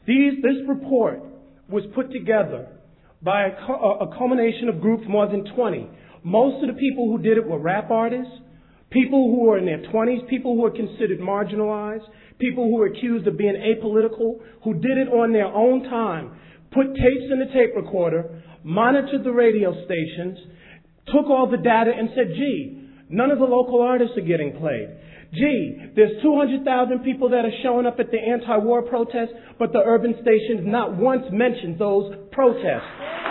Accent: San Francisco, California, United States; I'm from the San Francisco, Oakland Bay Area. I came up here because you're not having the hearings down in the Bay Area

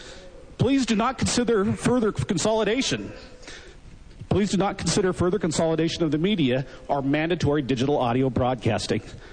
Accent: Modesto, California, United States; My hometown, Modesto, is an area without any community-minded radio stations.

